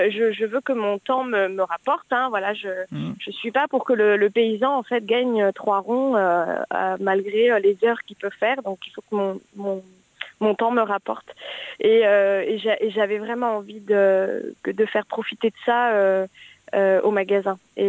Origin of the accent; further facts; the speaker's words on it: Paris, Île-de-France, France; je suis une vraie Parisienne née à Paris, grandie en ville.